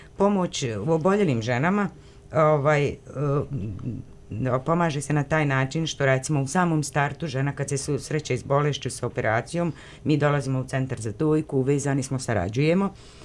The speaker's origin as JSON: {"language": "Serbian", "region": "Republika Srpska", "country": "Bosnia & Herzegovina", "said": "dolazim iz Potkozarja."}